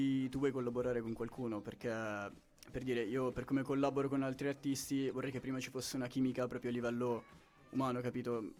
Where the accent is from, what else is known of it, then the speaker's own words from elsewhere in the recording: South Africa; first language English; Italian is a second language; now in Italy; io sono per metà sudafricano, la mia prima lingua è l'inglese, parlo anche in inglese, uso molto slang